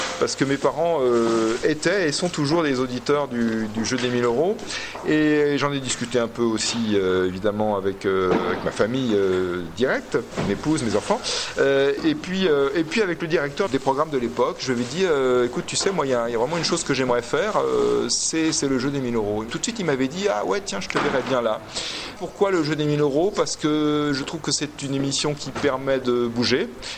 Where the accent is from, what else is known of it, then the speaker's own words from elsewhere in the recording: Clermont-Ferrand, Auvergne-Rhône-Alpes, France; now in Paris, France; enfin chez moi, à Clermont-Ferrand. Et puis après, je suis monté à Paris, comme on dit